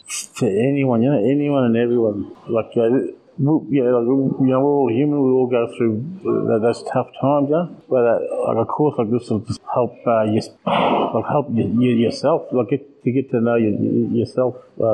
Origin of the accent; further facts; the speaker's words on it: Mossman, Queensland, Australia; I'm from Mossman.